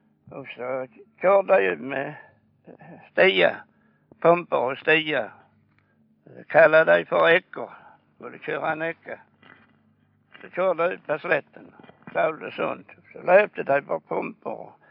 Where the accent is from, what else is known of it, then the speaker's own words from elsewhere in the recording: Sweden; born there; Jag är född i Norrande bygget. Egentligen kallar det för Ängarna.